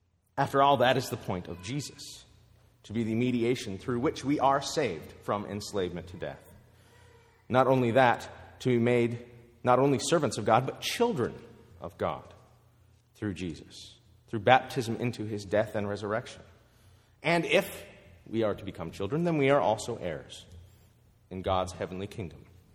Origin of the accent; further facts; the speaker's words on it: Montana, United States; Growing up in Montana, I had a mountain behind my house. That mountain also happened to be a city park.